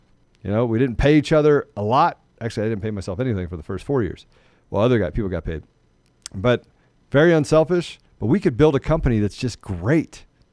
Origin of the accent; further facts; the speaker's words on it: United States; even if we have different political views in a section, we're still American.